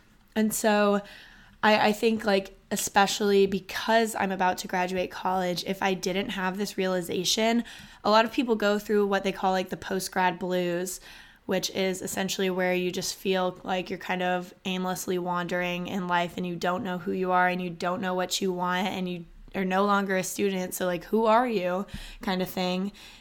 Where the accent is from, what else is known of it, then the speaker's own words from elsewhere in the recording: Austin, Texas, United States; I'm from Austin, Texas. That's where this college is based, obviously, UT Austin.